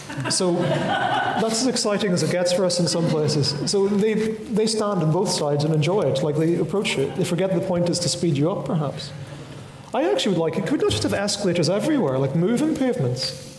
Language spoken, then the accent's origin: English; Northern Ireland, United Kingdom; because I'm from Northern Ireland.